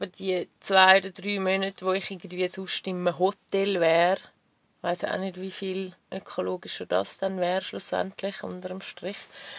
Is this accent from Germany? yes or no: no; Zurich, Switzerland; Ich bin Zürcher.